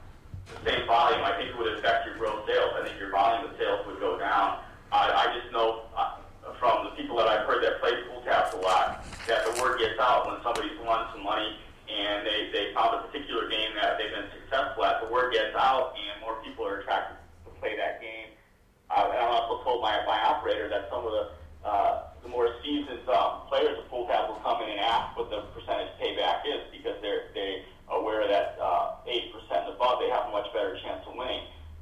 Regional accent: Fairbanks, Alaska, United States; I'm from Fairbanks.

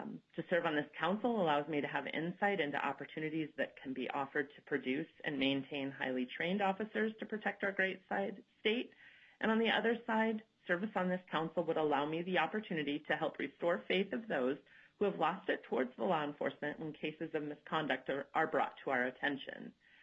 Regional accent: Fairbanks, Alaska, United States; now in Juneau, United States; I am a fourth-generation Alaskan. I was born and raised in Fairbanks. My family relocated to Juneau in 2016 following a promotion with the Department of Corrections.

